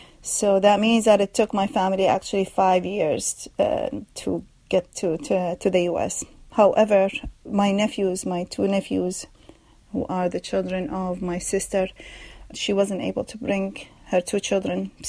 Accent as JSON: {"language": "English", "country": "Iraq", "tie": "born or raised there", "second_language": "English", "moved": "yes", "lives_now": "New York City, United States", "said": "I was born and raised in Iraq. I am a U.S. citizen from New York City."}